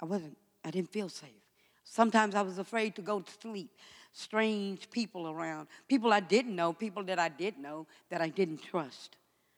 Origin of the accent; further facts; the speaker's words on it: Dallas, Texas, United States; I'm from Dallas, Texas, the South Side, the ghetto.